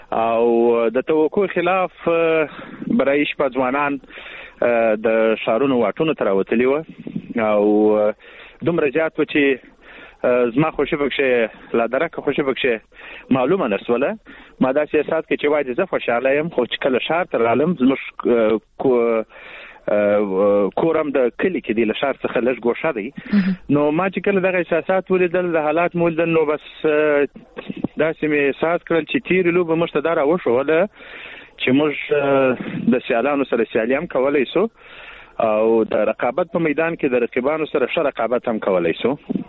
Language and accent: Pashto; Lashkar Gah, Helmand, Afghanistan; زه له هلمند څخه یم، لشکرګاه څخه